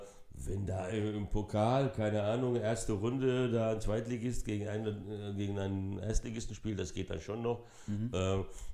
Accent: São Paulo, Brazil; now in Germany; Das Eröffnungsspiel habe ich in São Paulo gemacht, wo ich aufgewachsen bin.

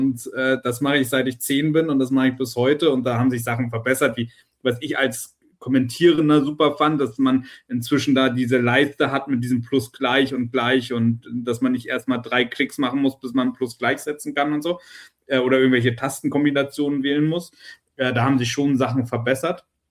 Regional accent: Hamburg, Germany; Genau das für uns als Hamburger

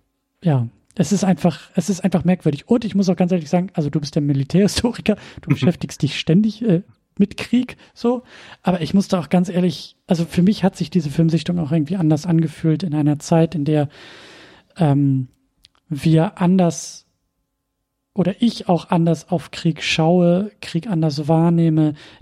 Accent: Husum, Schleswig-Holstein, Germany; Ich komme ja aus Husum. Das ist ja ein sehr kleines Städtchen, Nordseeküste.

